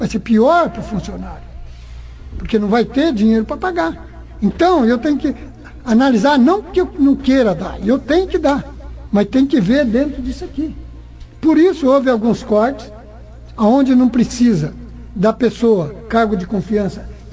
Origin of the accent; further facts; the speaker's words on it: Bandeirantes, Paraná, Brazil; born there; graças a Deus eu nasci em Bandeirantes, vivo em Bandeirantes.